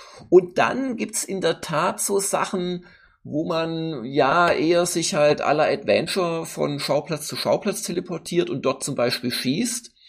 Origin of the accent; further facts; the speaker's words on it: Baden-Württemberg, Germany; ich bin Schwabe